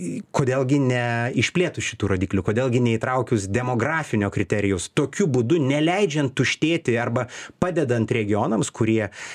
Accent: Panevėžys, Panevėžys County, Lithuania; Štai ten aš pats esu iš Panevėžio, tai Panevėžyje nemažai lankiausi.

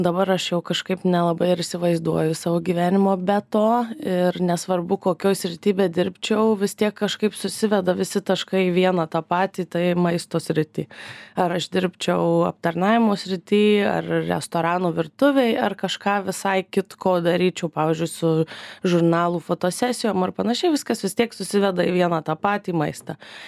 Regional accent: Marijampolė, Marijampolė County, Lithuania; moved away as an adult; now in Vilnius, Lithuania; Marijampolė, kadangi esu iš Marijampolės

